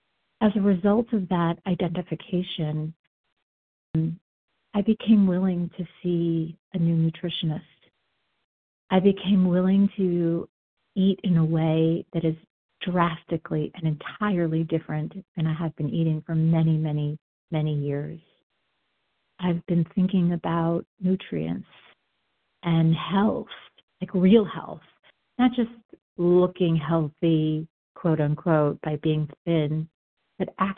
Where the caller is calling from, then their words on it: Denver, Colorado, United States; I'm calling from Denver, Colorado.